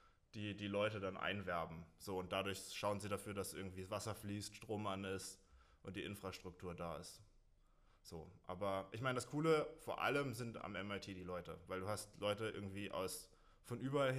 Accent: Hamburg, Germany; moved away as an adult; now in Konstanz, Germany; Ja, ich bin gebürtiger Hamburger. Ich bin 2012 nach Konstanz gezogen zum Physikstudium.

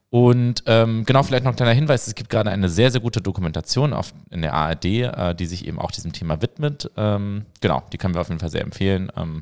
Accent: Hamburg, Germany; Auch meine Heimatstadt in Berredorf in Hamburg ist davon betroffen

